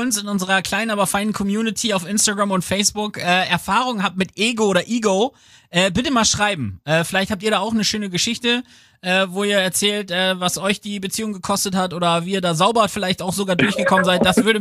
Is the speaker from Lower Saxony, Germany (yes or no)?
yes; Lower Saxony, Germany; von einer von mir sehr favorisierten kleinen Stadt in meiner Heimat Ostfriesland